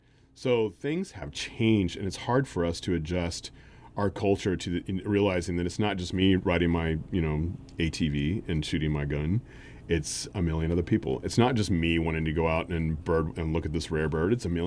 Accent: California, United States; I was in the Bay Area. I was raised in the Bay Area and dropped out of high school

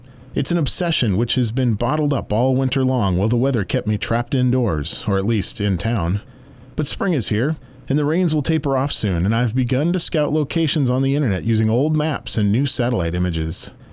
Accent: Washington, United States; moved away; also born or lived in Central California, United States; I grew up in Western Washington State, where prospecting was and is a common hobby, but it never moved me.

